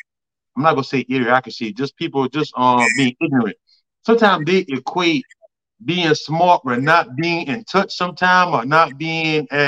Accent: Orangeburg, South Carolina, United States; I tell some people growing up in Orangeburg, even I talked to everybody about this

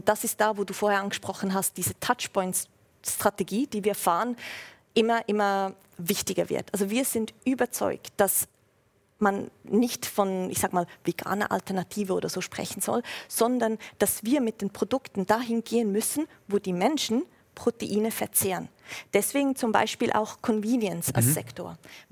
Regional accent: Switzerland; accent: Swiss; also die Schweiz ist, wo wir herkommen. Ich meine, mein Akzent, oder? Ja. Ich kann es nicht verstecken.

